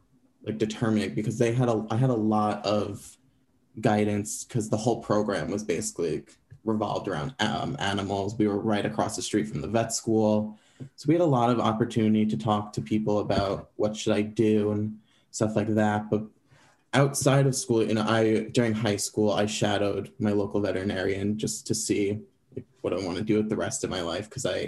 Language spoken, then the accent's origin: English; Long Island, New York, United States; also born or lived in Manhattan; now in Philadelphia, United States; Yeah, so I'm from Long Island. I was back and forth between there and like Manhattan my whole life.